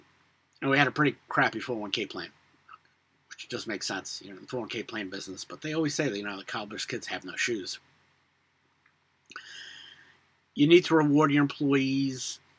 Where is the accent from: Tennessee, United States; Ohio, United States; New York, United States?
New York, United States; Brooklyn; now in Oceanside, United States; So I'm from Brooklyn. I know a hustle when I see one.